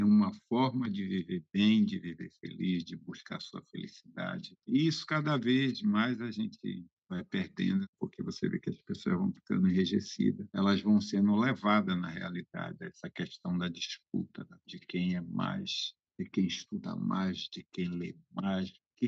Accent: Gamboa, Brazil; born there; nasci aqui na Gamboa, uma comunidade boa

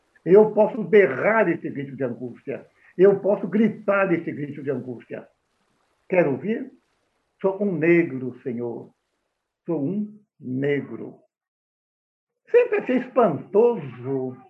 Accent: Bragança Paulista, São Paulo, Brazil; Sendo de origem rural, meus pais apanhavam café em Bragança Paulista, que é a minha terra

